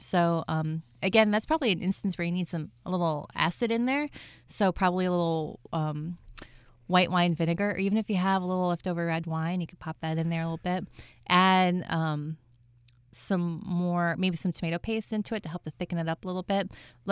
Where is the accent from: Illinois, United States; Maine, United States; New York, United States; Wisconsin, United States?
New York, United States; I grew up out near the Finger Lakes where they put Riesling in your baby bottle.